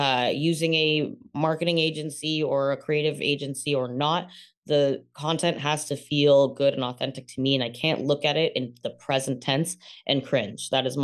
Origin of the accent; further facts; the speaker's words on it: Toronto, Ontario, Canada; Yeah, I grew up on Ossington Bloor.